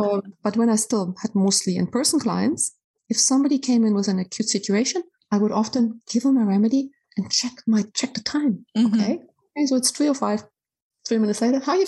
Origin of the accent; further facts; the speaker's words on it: Germany; Yes, because I'm from Germany originally